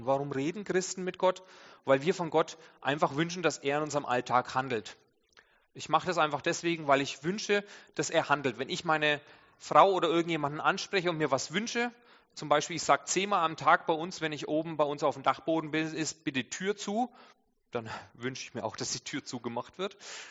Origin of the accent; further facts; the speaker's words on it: Bavaria, Germany; Es ist so katastrophal, als Franke Pilger zu sagen.